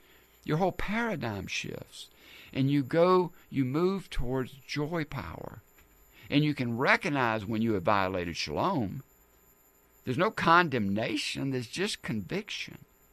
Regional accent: the South, United States; And even though I'm from the South, you can get a little bit of an Italian dialect in there, accent.

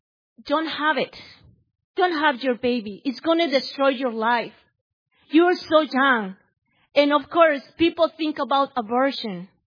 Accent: Guatemala; English is a second language; now in Waukegan, United States; I am from Guatemala.

